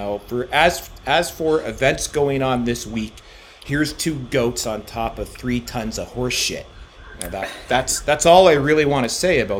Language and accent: English; Cambridge, Ontario, Canada; I grew up in Cambridge, Ontario. Between Toronto and Cambridge, there's a town called Hamilton, Ontario, Steel Town.